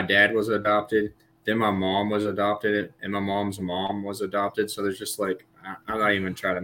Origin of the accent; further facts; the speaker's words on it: Texas, United States; I'm just a Texan. American, for whatever that means.